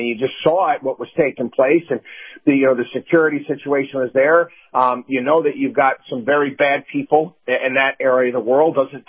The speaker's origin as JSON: {"language": "English", "town": "Albany", "region": "New York", "country": "United States", "tie": "born or raised there", "said": "If I was to drive, you know, two and a half hours north where I grew up in Albany, New York"}